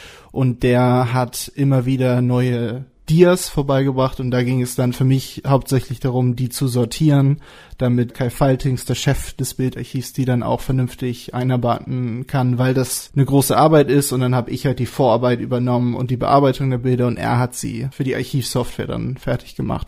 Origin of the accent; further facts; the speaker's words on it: Hamburg, Germany; Ich bin 24 Jahre alt und komme aus Hamburg, wo ich auch mein Studium der Germanistik jetzt abgeschlossen habe.